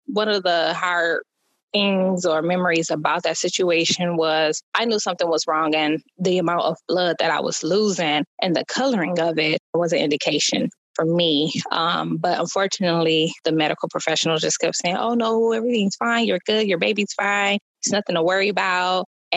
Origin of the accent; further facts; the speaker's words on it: Saginaw, Michigan, United States; I am from Saginaw, Michigan.